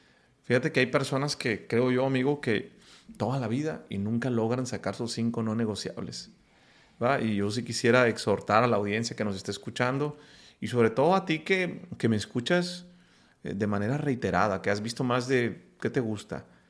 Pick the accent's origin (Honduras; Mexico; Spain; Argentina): Mexico; en mi país, en México